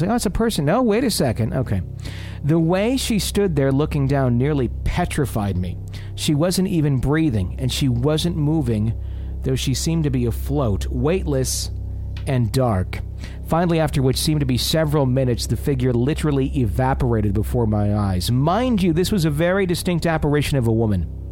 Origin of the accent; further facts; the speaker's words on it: Lubbock, Texas, United States; I grew up in Lubbock and never heard a word about this, which is just amazing to me